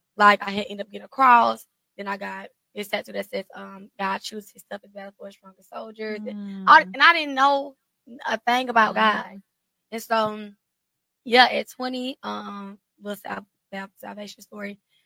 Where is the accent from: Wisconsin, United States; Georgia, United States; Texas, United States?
Georgia, United States; Atlanta; So, like I said in the bio, I'm from Atlanta. I'm from the East Side specifically.